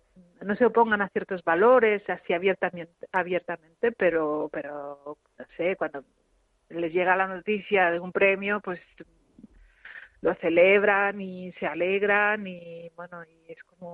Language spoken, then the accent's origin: Spanish; Rif, Morocco; nosotros venimos de una zona de Marruecos que es el Rif, uh-huh, donde se habla una lengua que es el amazic, en su variante rifeña, que es una lengua de transmisión oral.